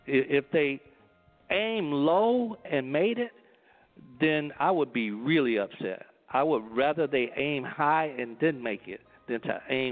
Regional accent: Gaston, the South, United States; we call it the country, in the South where I grew up in Gaston.

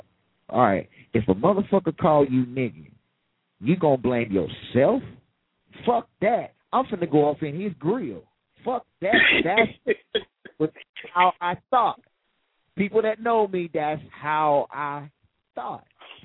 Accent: the South, United States; You know, I grew up in the South.

